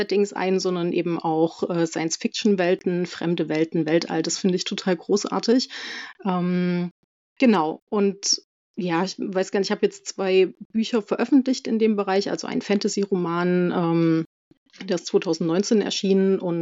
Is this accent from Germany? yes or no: yes; Leipzig, Saxony, Germany; Genau, ich komme aus Leipzig, bin auch gebürtig hier aus Sachsen. Vielleicht hört man es an der einen oder anderen Stelle auch an der Aussprache. Da kann ich mir ganz viel Mühe geben, ganz weg kriege ich es nie.